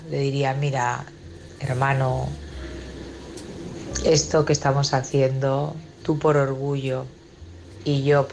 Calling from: Barcelona, Catalonia, Spain; de Barcelona.

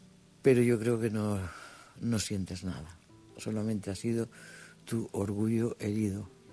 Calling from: Almería, Andalusia, Spain; de Almería.

